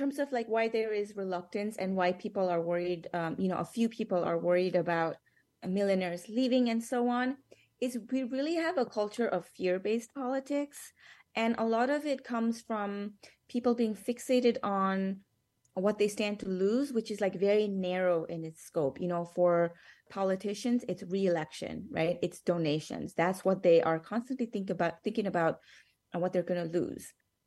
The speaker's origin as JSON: {"language": "English", "country": "Nepal", "tie": "born or raised there", "lives_now": "United States", "said": "I was born and raised in Nepal, which is in the global south"}